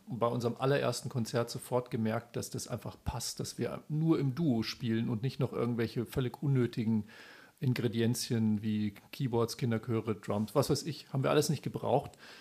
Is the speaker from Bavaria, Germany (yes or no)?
yes; Bavaria, Germany; Das im weitesten Sinne, wir sind aus Bayern.